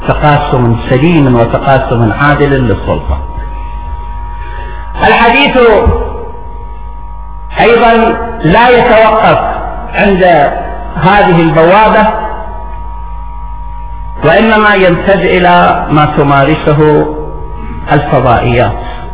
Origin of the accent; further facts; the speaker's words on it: Iraq; المصلحة بالنسبة لنا كعراقيين أن نؤسس نظاما ديمقراطيا